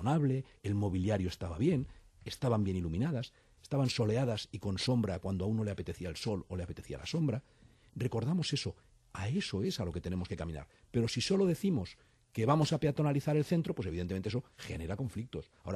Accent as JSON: {"language": "Spanish", "town": "Madrid", "region": "Community of Madrid", "country": "Spain", "said": "por cómo somos los madrileños"}